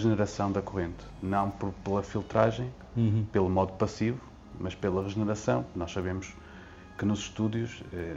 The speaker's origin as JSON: {"language": "Portuguese", "town": "Porto", "region": "Norte", "country": "Portugal", "lives_now": "Lisbon, Portugal", "said": "Eu sou do Porto, não sou de Lisboa. Vim com muitas pessoas, depois, especialmente a área de informática, para Lisboa trabalhar."}